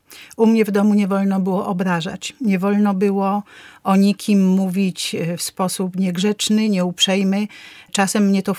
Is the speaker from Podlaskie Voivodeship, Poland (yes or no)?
no; Zakopane, Lesser Poland, Poland; born there; Ja urodziłam się w Zakopanem.